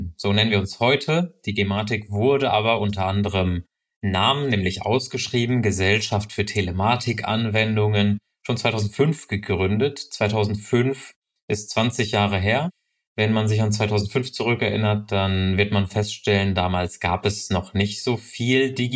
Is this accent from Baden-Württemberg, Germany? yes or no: no; Hesse, Germany; now in Berlin, Germany; bin Produktmanager bei der Gematik. Ich lebe in Berlin, komme aus dem schönen Hessen und habe nach meinem Studium den Weg nach Berlin gefunden.